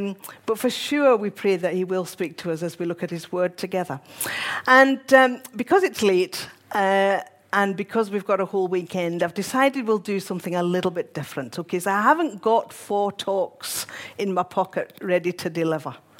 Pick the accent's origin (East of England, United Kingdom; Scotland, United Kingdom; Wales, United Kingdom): Scotland, United Kingdom; Glasgow; now in Glasgow, United Kingdom; I'll try not to use too many Glasgow words, because we do have quite a few words that are unique to Glasgow. I live in Glasgow and I work in Edinburgh.